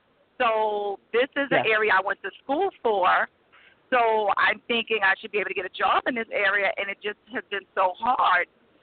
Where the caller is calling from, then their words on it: New York, United States; I'm calling from New York.